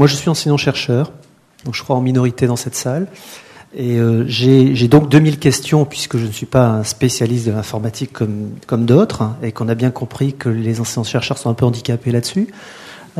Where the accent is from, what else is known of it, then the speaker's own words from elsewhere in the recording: Pau, Nouvelle-Aquitaine, France; je viens de Pau, hein.